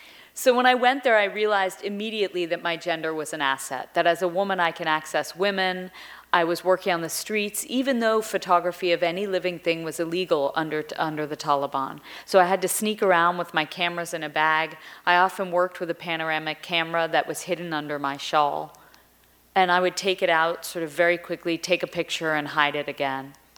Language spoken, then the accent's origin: English; Connecticut, United States; born there; I was born in Connecticut, the youngest of four sisters